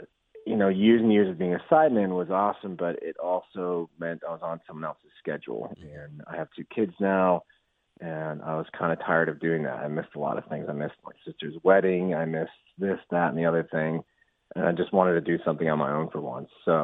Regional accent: Massachusetts, United States; You know, when I was 17, I grew up in Massachusetts in the original House of Blues in Boston, which was this little, tiny, like 200-seat little shack-looking thing.

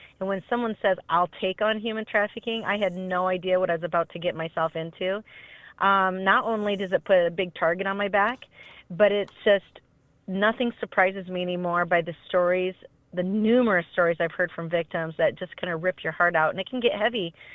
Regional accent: Iowa, United States; Yes, we are a group from Iowa.

